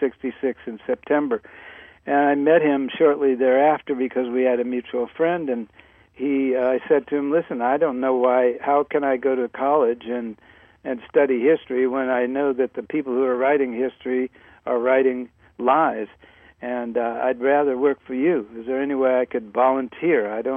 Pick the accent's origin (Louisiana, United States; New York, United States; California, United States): California, United States; born there; Well, I was born in California